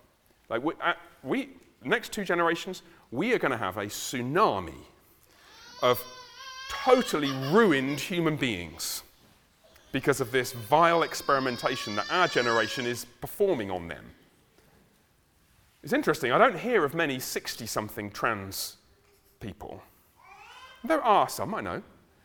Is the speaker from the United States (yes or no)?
no; London, United Kingdom; We come from London, it's a bit like California.